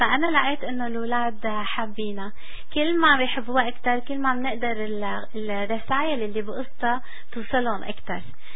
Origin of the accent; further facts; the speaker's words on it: Syria; نحن ما طلعنا من سوريا